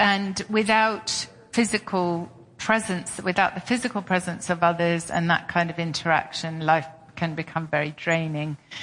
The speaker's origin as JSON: {"language": "English", "region": "England", "country": "United Kingdom", "said": "obviously I'm British and I've lived in England for most of my life."}